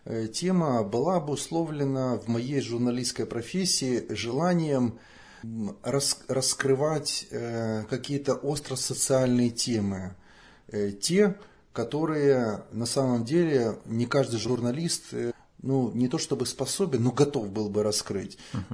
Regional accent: Odesa, Odesa Oblast, Ukraine; born there; я родился в Одессе, и начал заниматься журналистикой.

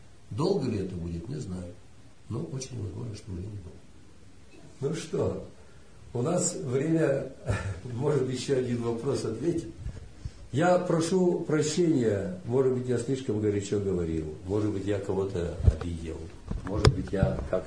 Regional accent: Belarus; Мы были белорусы, да мы были всегда братьями.

